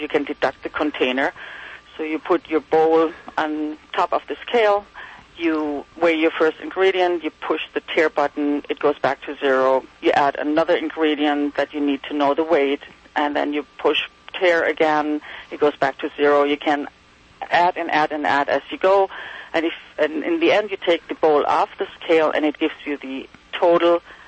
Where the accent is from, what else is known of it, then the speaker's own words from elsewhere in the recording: Wiesbaden, Hesse, Germany; English is a second language; moved away as an adult; now in Long Island, United States; Currently, as you can hear, I'm from Germany. I moved 10 years ago from Wiesbaden to Long Island.